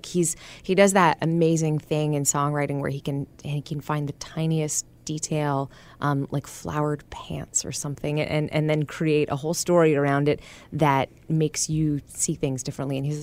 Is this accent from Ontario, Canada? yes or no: yes; Toronto, Ontario, Canada; And I'm from Toronto, or just outside of Toronto. I was raised in the suburbs and then spent a lot of my career there.